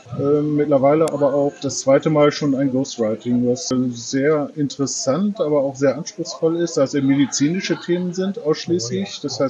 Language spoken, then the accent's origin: German; Lower Saxony, Germany; born or raised there